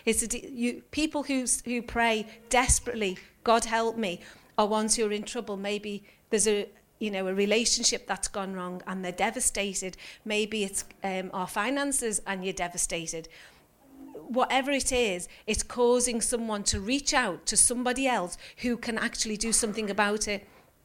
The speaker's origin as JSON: {"language": "English", "country": "United Kingdom", "said": "So we've got a dictionary definition, the Oxford Dictionary, because we're British."}